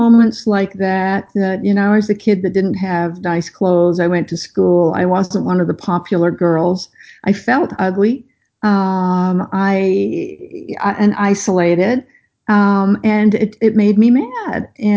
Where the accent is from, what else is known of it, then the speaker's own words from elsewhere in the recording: Toronto, Ontario, Canada; also born or lived in England; I was born in England, moved to Toronto to get away from him.